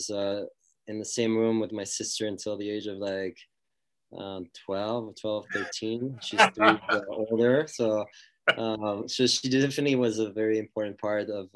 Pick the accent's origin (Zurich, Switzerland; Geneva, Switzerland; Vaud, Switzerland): Vaud, Switzerland; Pully; Lausanne. Actually, I grew up in Puy, which is part of the greater Lausanne.